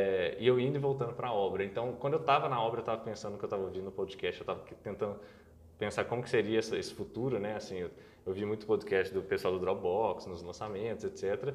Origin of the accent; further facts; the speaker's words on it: Belo Horizonte, Minas Gerais, Brazil; born there; Isso é, nasci em Belo Horizonte, minha família é daqui, meus pais são daqui, minha mãe na verdade é carioca, mudou e encontrou meu pai aqui.